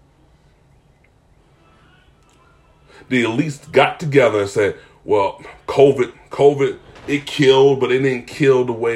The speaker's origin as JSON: {"language": "English", "town": "Philadelphia", "region": "Pennsylvania", "country": "United States", "said": "I'm originally from Philadelphia, so we got to talk about this."}